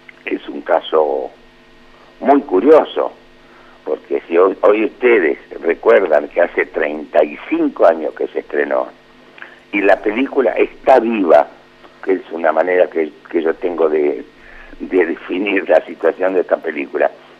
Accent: Argentina; nosotros nos reímos porque somos así, los argentinos

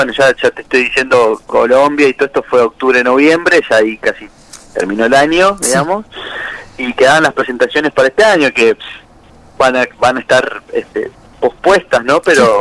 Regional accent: Santa Fe, Argentina; Yo particularmente soy un pueblito de Santa Fe, que donde la cultura del carnaval brasileño es muy fuerte, hace 50, 60 años

